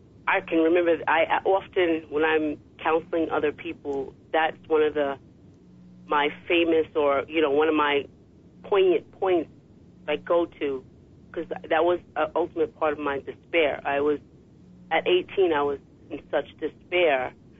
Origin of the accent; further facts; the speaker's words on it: Alabama, United States; No, I'm from Alabama, but I've gotten some of that New Yorker in me.